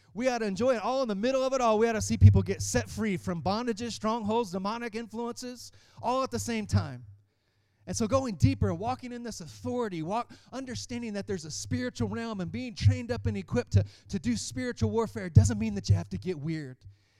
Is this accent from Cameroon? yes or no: no; Texas, United States; Come on, we're from Texas, but we've quickly become big Jayhawks fans.